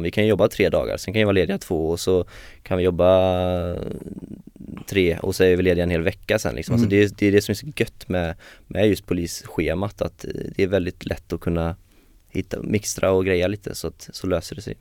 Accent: Strömstad, Västra Götaland County, Sweden; jag skulle hamna liksom i min hemstad Strömstad.

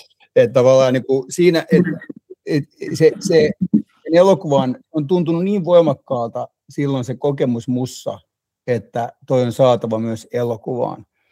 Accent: Nurmijärvi, Uusimaa, Finland; Mä oon siis Lepsämästä kautta Kuonamäeltä kotoisin tuossa Nurmijärven puolta, mutta joudun jossain vaiheessa vaihtaa koulut Espoon puolelle

